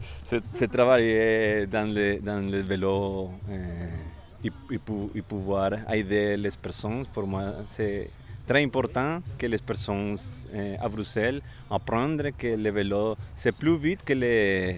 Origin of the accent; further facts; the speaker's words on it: Colombia; French is a second language; moved away as an adult; now in Brussels, Belgium; Je suis colombien, de Colombie.